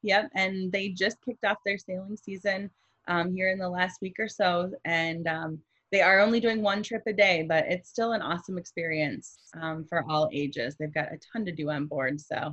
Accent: Ludington, Michigan, United States; That's kind of when I travel around and say I'm from Ludington

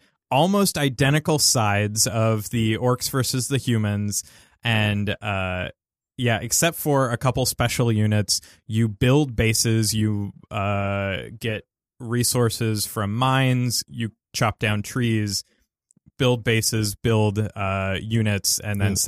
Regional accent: Gilroy, California, United States; I am from the South Bay area in California, about, 40 minutes south of San Jose in a town called Gilroy.

